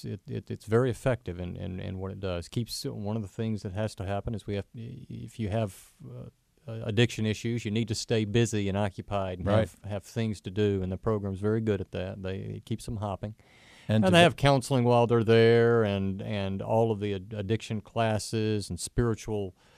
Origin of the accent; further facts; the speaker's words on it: Nashville, Tennessee, United States; I was born in Tennessee, actually, and grew up in the Salvation Army Church. My mother lived right across the street from the Salvation Army Corps in North Nashville.